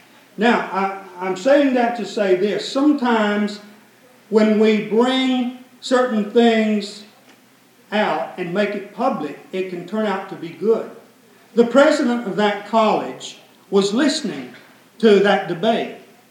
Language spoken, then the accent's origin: English; the South, United States; but where I grew up in the South